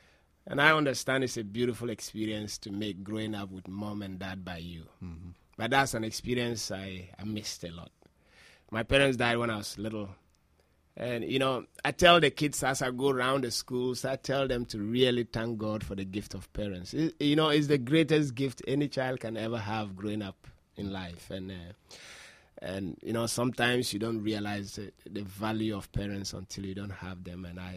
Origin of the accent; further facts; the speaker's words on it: north, Ghana; I come from just one of those small little villages in Ghana, in the way up north and the middle of nowhere. Now, growing up in a little village, I grew up in a village where I've never seen electricity while growing up as a child in that village.